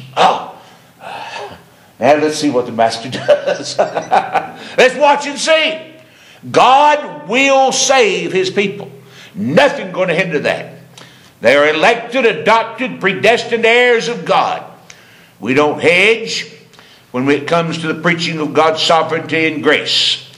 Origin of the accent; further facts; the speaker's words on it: Danville, Kentucky, United States; He said, Where are you from? I said, Danville, Kentucky.